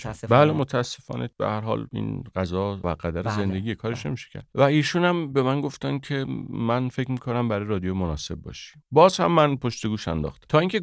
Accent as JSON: {"language": "Persian", "town": "Shemiranat", "region": "Tehran Province", "country": "Iran", "tie": "born or raised there", "said": "قدیمتر شمیرانات مجموعه روستاهایی بود که در کنار هم شمیرانات رو می‌ساختن. و حالا خب من سال‌های نوزادی، نوباوگی، نونهالی و کودکیم رو اونجا سپری کردم. مدرسه رفتم، درس خوندم توی همون مدرسه‌های همونجا، همون اطراف"}